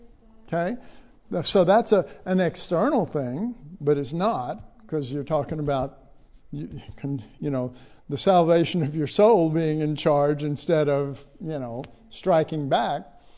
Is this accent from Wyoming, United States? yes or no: no; Oak Cliff, Texas, United States; I was raised in Oak Cliff, and that I was also raised in an orphanage